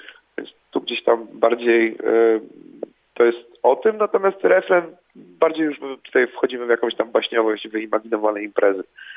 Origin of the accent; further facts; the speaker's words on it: Sosnowiec, Silesian Voivodeship, Poland; ja jestem z Zagłębia Dąbrowskiego, z Sosnowca.